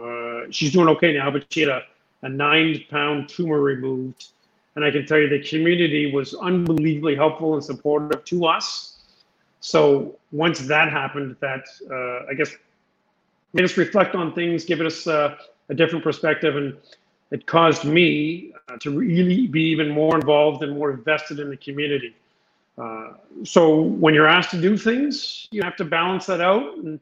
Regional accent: Windsor, Ontario, Canada; I've been born and raised in Windsor, spent my whole life.

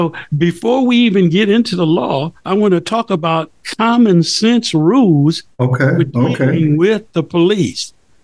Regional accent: Los Angeles, California, United States; I remember growing up in South L.A., and, you know, I saw one of my teen friends get killed by the police.

